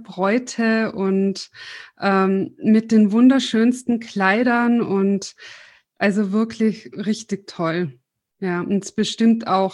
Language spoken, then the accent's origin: German; Tyrol, Austria; now in Munich, Germany; ich bin ja aus Tirol nach München gezogen